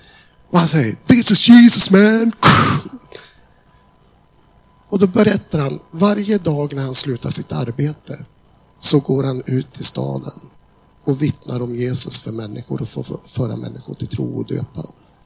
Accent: Sweden; Vi berättar att vi kommer ifrån Sverige.

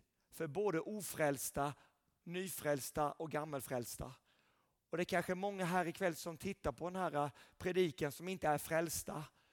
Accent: Sävsjö, Jönköping County, Sweden; Jag brukar skoja, jag är en enkel smålänning. Min pappa, han var en bondpojk. Min mamma var en bondflicka. Jag kommer från en liten plats, minsta stan i hela Sverige, Sävsjö.

